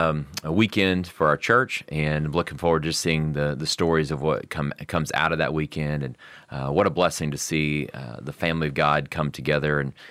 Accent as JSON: {"language": "English", "region": "Florida", "country": "United States", "tie": "born or raised there", "said": "I grew up in South Florida, and I was telling somebody recently that I didn't really know there was a majority, because there were so many different nationalities and languages."}